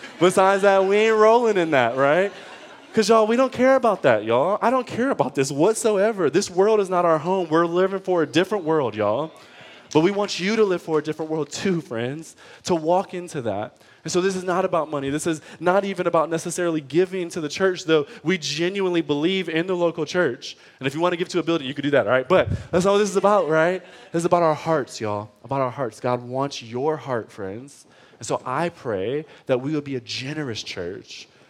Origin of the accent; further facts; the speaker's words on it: Detroit, Michigan, United States; I grew up in Detroit public school system, all right?